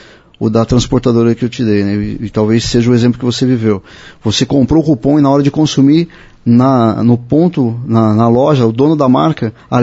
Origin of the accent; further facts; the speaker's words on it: São Paulo, Brazil; Eu sou de São Paulo e eu vejo isso acontecer muito lá